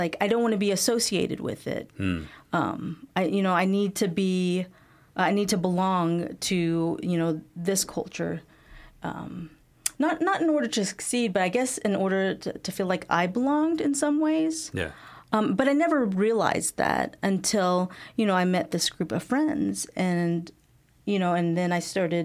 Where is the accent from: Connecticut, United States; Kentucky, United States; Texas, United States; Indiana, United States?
Kentucky, United States; Rockfield; Growing up in Bowling Green, it was kind of strange, you know, because I hear, you know, other Asian American stories about, you know, how they grew up. But so Bowling Green, we actually lived on the outskirts of Bowling Green, just a small town. It's called Rockfield, very rural.